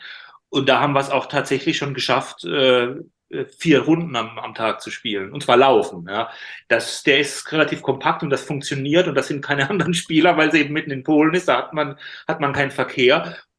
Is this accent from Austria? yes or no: no; Karlsruhe, Baden-Württemberg, Germany; Das war in einem Park in Karlsruhe, in meiner Heimatstadt.